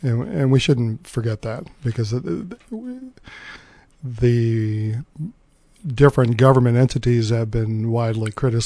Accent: Tucson, Arizona, United States; On a personal basis, I grew up in Tucson. My father's shop was in South Tucson, so I grew up in the downtown area working.

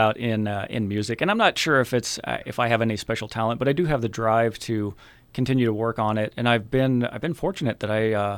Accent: Tucson, Arizona, United States; So I grew up in Tucson, went to public schools.

